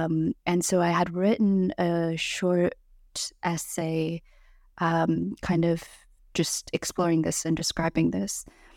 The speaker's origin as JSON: {"language": "English", "country": "United States", "tie": "born or raised there", "said": "I say we, I'm from America. I've grown up here, lived here my whole life"}